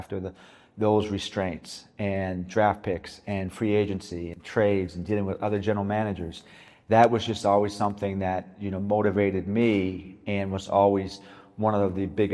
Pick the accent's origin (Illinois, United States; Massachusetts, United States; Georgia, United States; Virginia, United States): Massachusetts, United States; Well, I grew up a football fan. You know, I grew up in Massachusetts